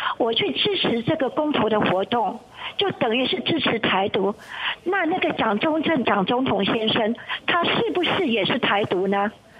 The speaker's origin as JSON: {"language": "Chinese", "country": "China", "said": "我说 I'm Chinese"}